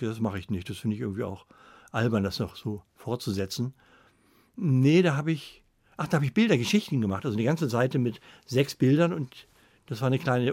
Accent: Northern Germany, Germany; Und ich bin auch ein Norddeutscher.

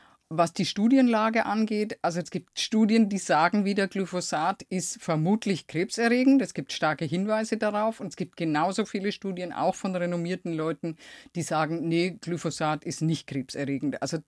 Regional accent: Bavaria, Germany; in den 70er Jahren, ich komme ja aus Unterfranken und wir hatten einen großen Streuobstbestand.

